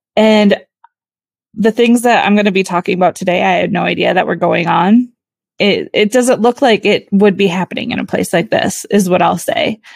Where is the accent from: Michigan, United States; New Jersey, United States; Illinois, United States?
Illinois, United States; Chicago; I mean, I knew where some of these towns were because I grew up in Chicago. So you kind of grow up going to Wisconsin Dells.